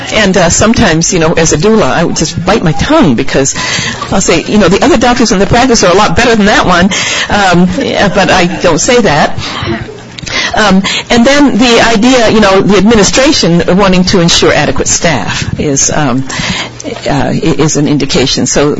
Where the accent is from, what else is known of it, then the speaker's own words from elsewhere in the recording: Seattle, Washington, United States; I'm from Seattle, Washington, and we have a huge fishing fleet.